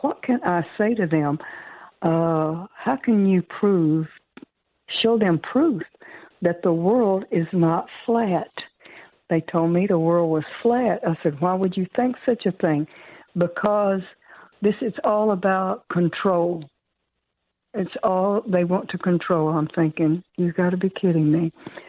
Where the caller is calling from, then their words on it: Arkansas, United States; I am here, but I'm not from Texarkana. I'm from Arkansas.